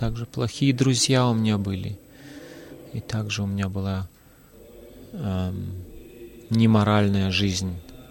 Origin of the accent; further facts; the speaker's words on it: Germany; Russian is a second language; я из Германии.